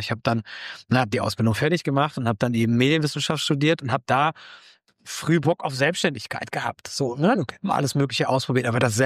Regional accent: Cologne, North Rhine-Westphalia, Germany; Ich komme aus Köln, bin 36 Jahre alt

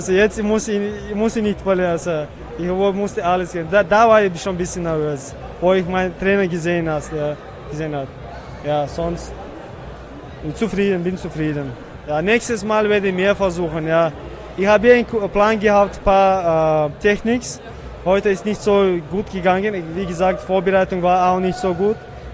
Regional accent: Czechia; German is a second language; ich komme aus Tschechien

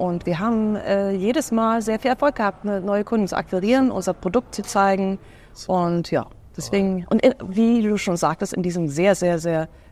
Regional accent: Sweden

